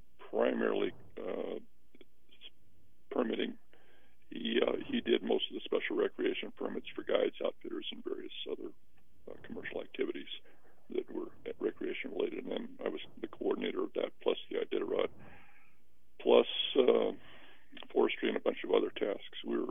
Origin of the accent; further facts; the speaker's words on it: Oregon, United States; also born or lived in Virginia / Montana; I was born in Oregon in 1953, and I grew up in western Oregon, and we moved to northern Virginia, the Washington, D.C. metro area, and I went to high school in Northern Virginia and in Montana.